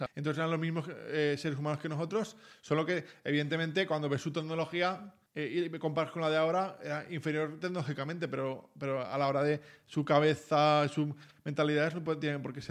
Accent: Zaragoza, Aragon, Spain; de pequeño me crié con vacas en casa. Soy de Zaragoza, tenían vacas allí en Zaragoza.

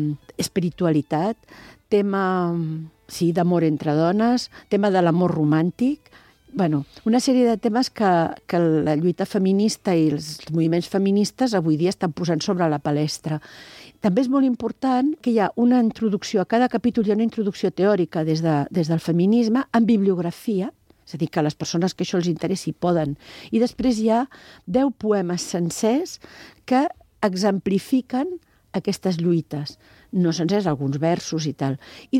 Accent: Catalonia, Spain; jo sóc catalana

